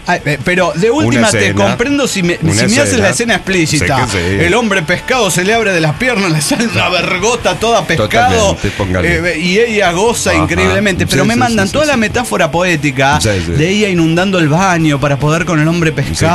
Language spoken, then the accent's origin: Spanish; Oaxaca, Mexico; de Oaxaca, México.